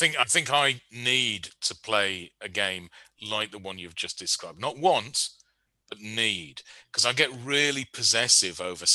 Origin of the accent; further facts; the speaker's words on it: England, United Kingdom; As a European, as an English person, a British citizen, we were talking about doing a pulp 1930s game